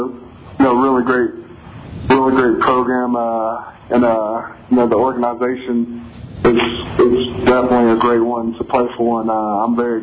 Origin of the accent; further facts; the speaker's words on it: Columbus, Mississippi, United States; I watched it in my hometown in Columbus, Columbus, Mississippi